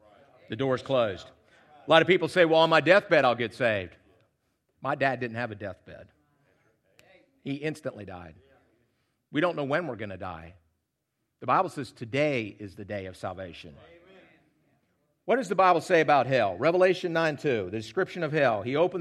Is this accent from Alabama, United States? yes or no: yes; Huntsville, Alabama, United States; Now, you realize I'm from Huntsville, Alabama, which is due west of here.